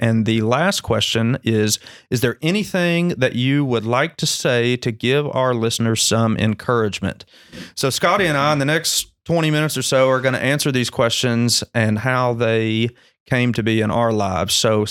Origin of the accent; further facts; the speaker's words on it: Springfield, Kentucky, United States; I am from Springfield, Kentucky, which is 2 hours south of here. And I'm 34 years old.